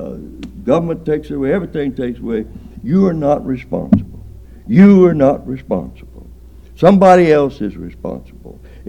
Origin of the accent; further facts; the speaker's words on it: Baghdad, United States; Well, we had a man down here in Baghdad, and I'm not talking about Iraq, where I grew up down there in Baghdad.